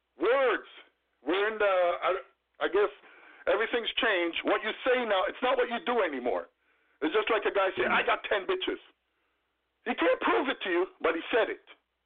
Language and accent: English; Jamaica; now in United States; Because I'm not from America. I'm originally from Jamaica.